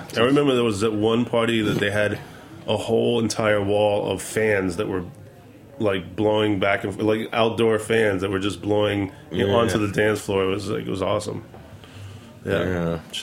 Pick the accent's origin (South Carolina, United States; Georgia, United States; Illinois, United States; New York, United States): New York, United States; Queens; also born or lived in Hawaii; And then from Hawaii, we moved to Queens when I was about 5 years old. So I'm essentially a New Yorker. I grew up in Queens from five on.